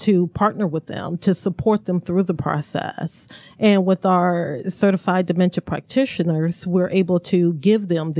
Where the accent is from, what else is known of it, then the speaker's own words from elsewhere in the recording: Akron, Ohio, United States; I'm originally from Ohio. Born and raised in Akron, Ohio.